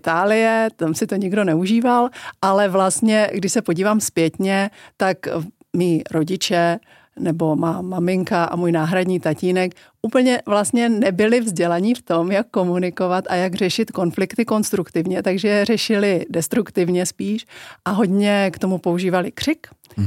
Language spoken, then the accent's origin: Czech; Zlín, Zlín Region, Czechia; Pro mě bylo vlastně docela příjemné. Já jsem byla takový malý člověk, který politiku nevnímal.